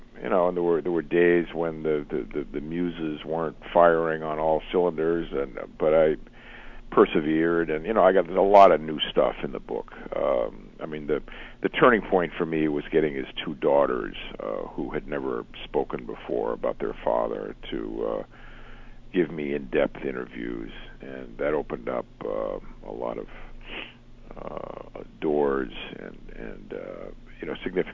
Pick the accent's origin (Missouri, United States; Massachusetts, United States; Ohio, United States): Massachusetts, United States; Boston; Well, he was a national icon, really, and I grew up in Boston.